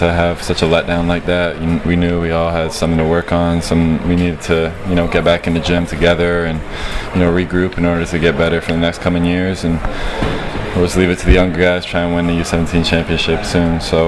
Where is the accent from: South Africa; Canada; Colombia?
Canada; because I've been born and raised in Canada